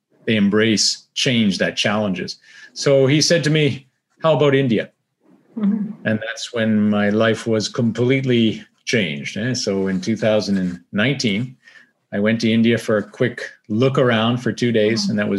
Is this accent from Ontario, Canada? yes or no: yes; Windsor, Ontario, Canada; So I'm originally from Canada, from Windsor, Ontario, right on the border across from Michigan, Detroit. And, you know, growing up in Windsor, I was into the martial arts